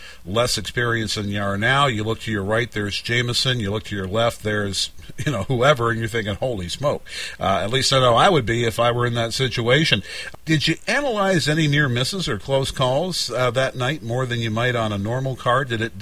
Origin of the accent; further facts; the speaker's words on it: London, Ontario, Canada; You were born and raised in London. That makes two of us.